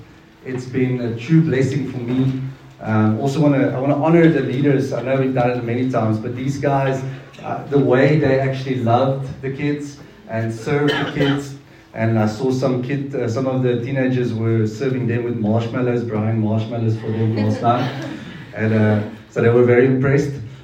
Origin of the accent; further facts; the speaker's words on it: Mossel Bay, Western Cape, South Africa; now in Stellenbosch, South Africa; We are originally from Mossel Bay, actually, which is a little coastline in the Southern Cape. Beautiful place, love it. Lived there for about 8 to 9 years, and then we recently moved to Stellenbosch